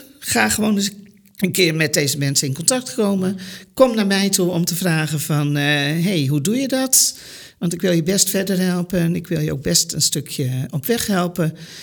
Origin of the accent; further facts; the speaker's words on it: Netherlands; Want daar kunnen wij als Nederlander ook nog heel veel van leren.